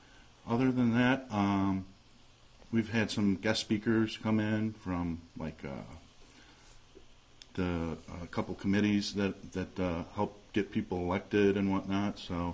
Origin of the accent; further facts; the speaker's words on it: Chicago, Illinois, United States; Okay, so I'm from Chicago, Illinois.